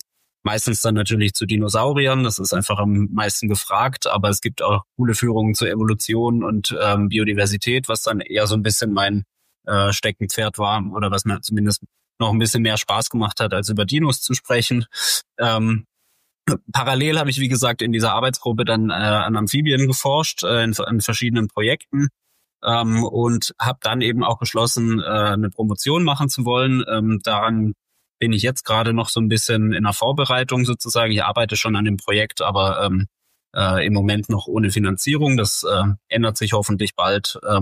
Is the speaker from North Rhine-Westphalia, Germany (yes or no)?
no; Baden-Württemberg, Germany; now in Berlin, Germany; ich komme aus Süddeutschland eigentlich und bin tatsächlich wegen des Museums eigentlich nach Berlin gezogen, denn ich habe schon zu Schulzeiten mich mit Biologie viel beschäftigt und habe damals tatsächlich aus Stuttgart kommend quasi oder aus der Region Stuttgart